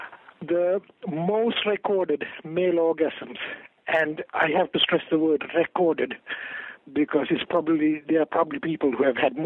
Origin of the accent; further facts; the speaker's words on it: Sri Lanka; So I grew up a Buddhist in Sri Lanka, Ceylon. That's the island below India.